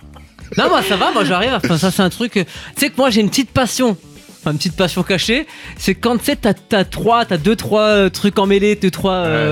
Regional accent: Grand Est, France; Il n'y a pas de club de curling ici chez nous, en Alsace, ou en tout cas dans le Haut-Rhin.

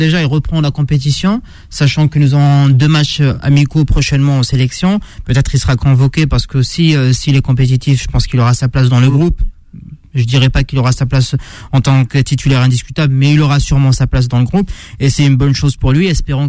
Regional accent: Algeria; moi je suis algérien, je suis venu ici

